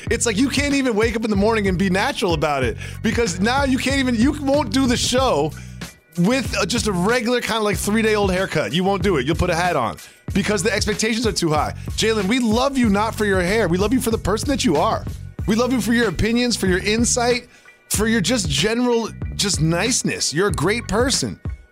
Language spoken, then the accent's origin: English; Northeast, United States; I'm from the Northeast, and there are not too many people that look like you that wear flannels.